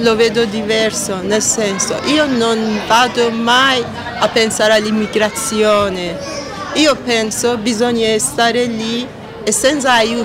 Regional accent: Iran; Italian is a second language; now in Italy; La cosa che vorrei portare dal mio paese all'Occidente è la cultura, la storia.

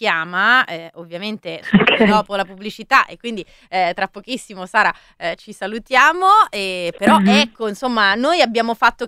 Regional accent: Rome, Lazio, Italy; born there; now in Milan, Italy; Questo a Roma. No, ma sono ovviamente adottata di Milano

